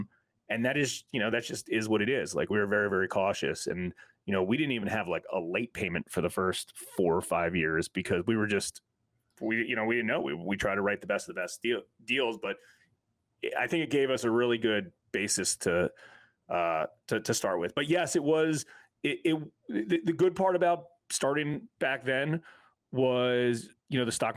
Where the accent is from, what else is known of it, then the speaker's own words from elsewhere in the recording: Washington D.C.–Baltimore area, United States; also born or lived in Colorado; from Hard Money Bankers. In the Washington D.C. Baltimore area, born and raised here. Moved out a little bit for college and to see Colorado